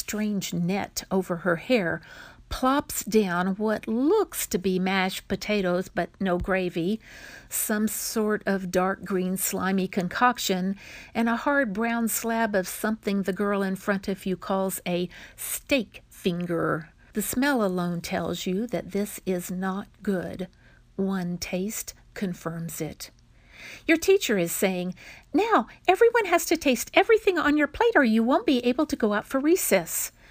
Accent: Cimarron, United States; from Cimarron.

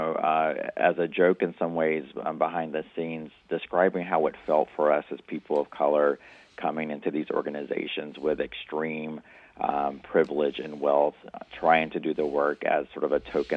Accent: United States; I'm Native American, and there was an organization recently in the past couple of years that was raising millions of dollars to support Native young children

